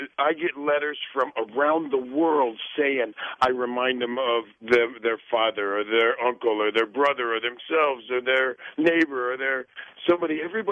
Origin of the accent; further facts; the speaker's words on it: Indianapolis, Indiana, United States; I am from Indianapolis, Indiana.